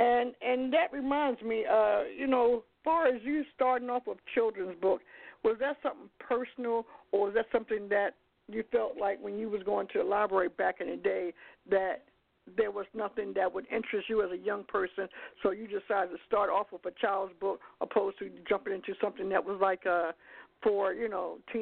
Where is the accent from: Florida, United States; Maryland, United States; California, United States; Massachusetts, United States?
Maryland, United States; Baltimore; She told you she was from New Jersey, and I'm from Baltimore originally.